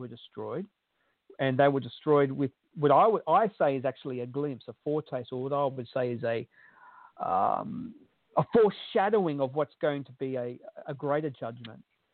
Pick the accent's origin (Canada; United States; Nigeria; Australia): Australia; As an Australian, I couldn't believe it.